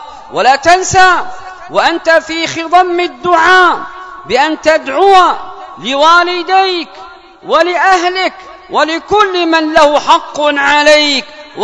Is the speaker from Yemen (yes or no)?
yes; Yemen; اللهم من أراد بلادنا اليمن بسوء فاجعل فتنته في نفسه